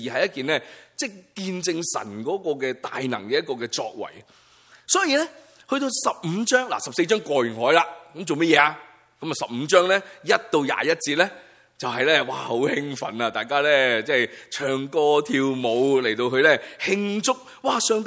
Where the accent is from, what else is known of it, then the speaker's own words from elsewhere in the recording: China; 我不知道是不是我们中国人那句说话无三不成几